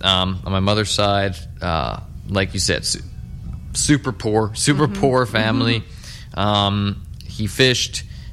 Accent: Placentia Bay, Newfoundland and Labrador, Canada; Yeah, I was born and raised in Placentia Bay, Newfoundland.

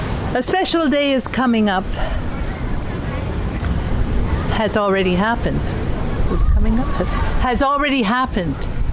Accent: Ottawa, Ontario, Canada; Well, I come from Ottawa. We don't do erotica in Ottawa.

